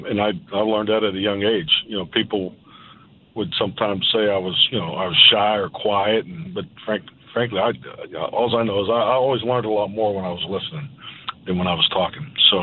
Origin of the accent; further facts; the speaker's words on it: Pittsburgh, Pennsylvania, United States; I'd always say I'm from Greenfield. I mean, I think people thought Greenfield was like a city back in Pittsburgh.